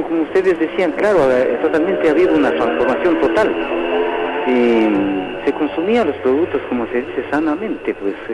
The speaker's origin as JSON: {"language": "Spanish", "town": "Salcedo", "region": "Cotopaxi", "country": "Ecuador", "said": "salíamos de la sierra, en la claro. sierra, porque soy de Salcedo."}